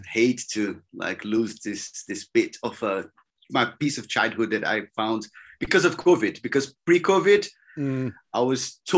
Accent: Brazil; moved away as an adult; also born or lived in England; I was born and raised in Brazil. Mm-hmm. And then in 2014, actually, I moved to England first to do my PhD. So I'm a biologist.

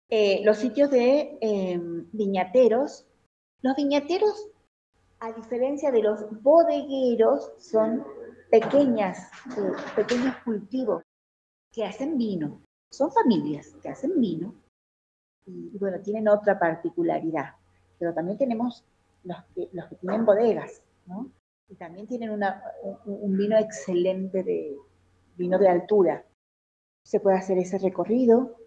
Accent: Buenos Aires, Argentina; venimos de Buenos Aires y estamos acostumbrados a ir a los patios de tango

